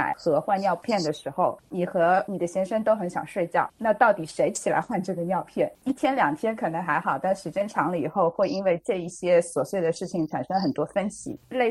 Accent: Shanghai, China; now in Sydney, Australia; 我现在定居悉尼，之前的话我是在上海长大

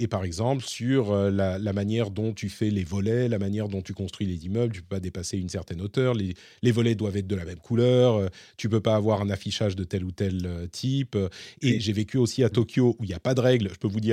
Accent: Paris, Île-de-France, France; j'ai grandi en tant que Parisien

